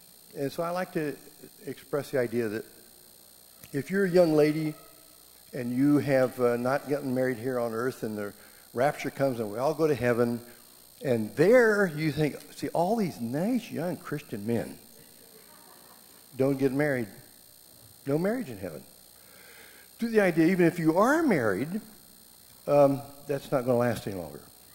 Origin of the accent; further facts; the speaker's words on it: Phoenix, Arizona, United States; We're from Phoenix, Arizona, and it's still nice here.